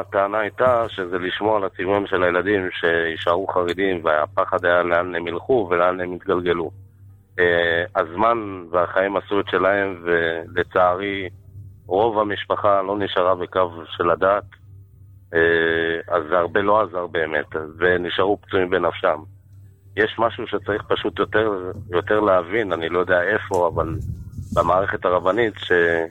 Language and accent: Hebrew; Bnei Brak, Tel Aviv District, Israel; אני גדלתי בבית של 10 אחים. פה בבני ברק.